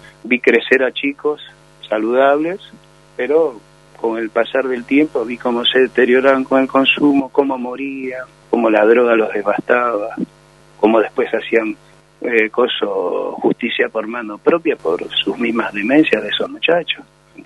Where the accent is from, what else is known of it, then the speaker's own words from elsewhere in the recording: Buenos Aires, Argentina; yo desde muy chico, como me crié en el Bajo Flores, veía y cómo iban y venían los consumidores.